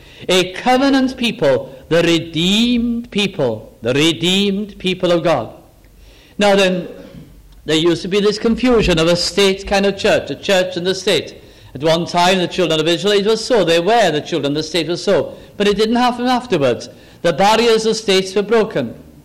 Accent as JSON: {"language": "English", "region": "Wales", "country": "United Kingdom", "said": "I am Welsh, I am not Welsh. I am British, I am not British."}